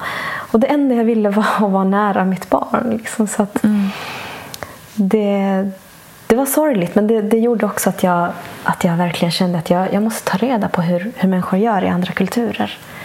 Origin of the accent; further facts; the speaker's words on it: Bolivia; det var några år efter att jag föddes, så flyttade vi utomlands. Då flyttade vi till mitt hemland Bolivia.